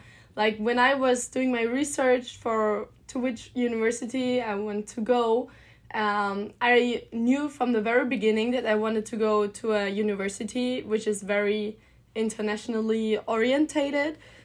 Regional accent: Heidenheim, Baden-Württemberg, Germany; I'm 21 years old. I grew up in Heidenheim, which is in a very small city in the southern part of Germany, which is like Heidenheim is located between Stuttgart and Munich.

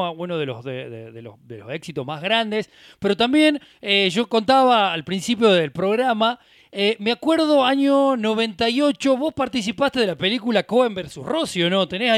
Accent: Argentina; cuáles son nuestros rasgos como argentinos, ¿no?

